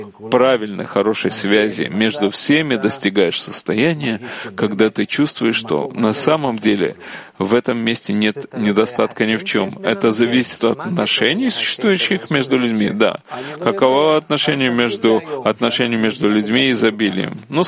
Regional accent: Russia; now in Israel; Как и он, который приехал из Йемена, а я приехал из России.

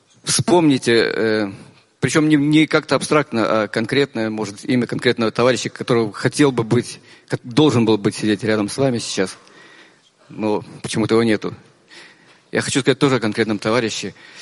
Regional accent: Latvia; Я приехал из Латвии.

